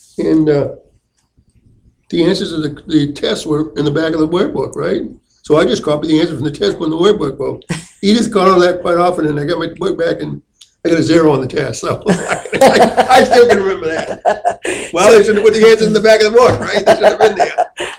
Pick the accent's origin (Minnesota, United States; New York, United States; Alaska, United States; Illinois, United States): New York, United States; Alfred; For 10 years, I grew up in Alfred, yeah.